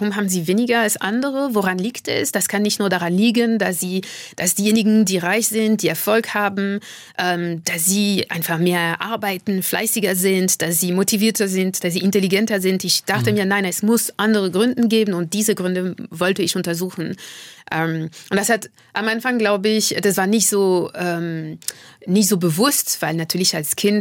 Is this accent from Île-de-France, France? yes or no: yes; Paris, Île-de-France, France; ich komme aus Frankreich, bin in Frankreich geboren, mein Vater ist jüdisch-algerisch aus Algier und meine Mutter kommt aus Martinique und ich bin eben in dieser Familie groß geworden und in Paris